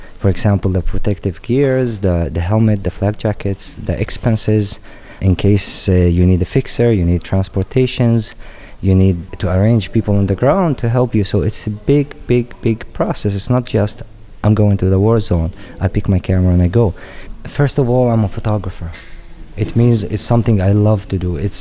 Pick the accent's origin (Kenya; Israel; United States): Israel; Jerusalem, Jerusalem District; English is a second language; I'm born and raised in Jerusalem. I was raised with the conflict, the Israeli-Palestinian conflict.